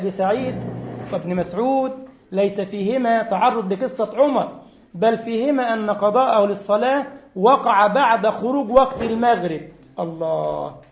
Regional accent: Egypt; فالمهم جه عندنا في مصر كان عنده محاضره

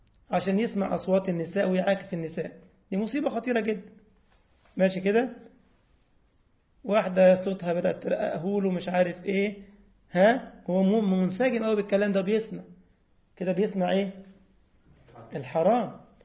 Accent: Egypt; عندنا في مصر لك شات يعني الاكله ما تحطه على النار ويتفحم

